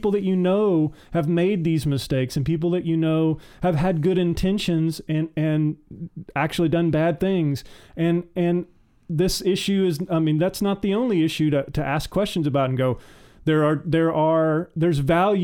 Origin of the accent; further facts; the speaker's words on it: Texas, United States; I have a personal stake in it. I grew up in Texas.